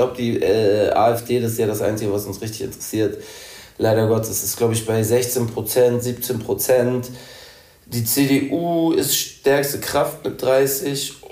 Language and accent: German; Hamburg, Germany; als Hamburger ist man ja schmerzfrei.